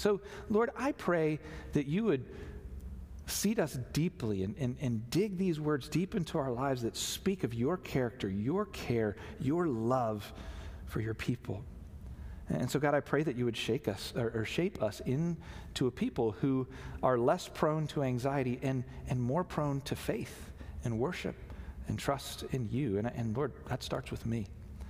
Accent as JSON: {"language": "English", "town": "Virginia Beach", "region": "Virginia", "country": "United States", "tie": "born or raised there", "said": "when I grew up in Virginia Beach, we had droughts all the time."}